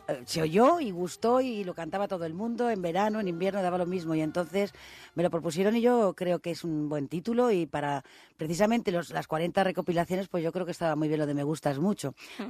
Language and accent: Spanish; Madrid, Community of Madrid, Spain; Yo soy de Madrid, fíjate.